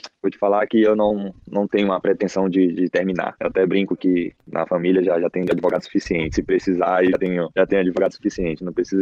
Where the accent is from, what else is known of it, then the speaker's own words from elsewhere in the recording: Manaus, Amazonas, Brazil; also born or lived in Salvador; Onde eu morei, né, onde passei minha infância todinha. Apesar de ter nascido em Salvador, eu cresci em Manaus.